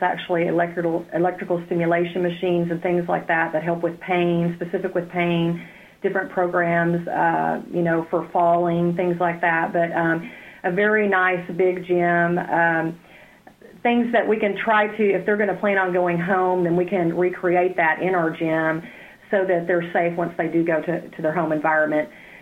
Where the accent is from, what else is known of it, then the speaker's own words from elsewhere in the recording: Garland, Texas, United States; now in Dallas, United States; I'm originally from Garland, Texas, and I basically born and raised there. Now I'm living in Dallas.